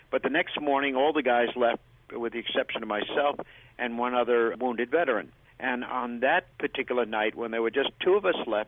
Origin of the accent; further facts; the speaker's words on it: Ladysmith, Wisconsin, United States; born there; On July 4th, 1946, I was born in Ladysmith, Wisconsin, I'm proud to say.